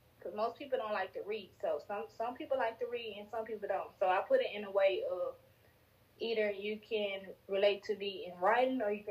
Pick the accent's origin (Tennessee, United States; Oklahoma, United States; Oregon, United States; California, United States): Tennessee, United States; I'm from Tennessee.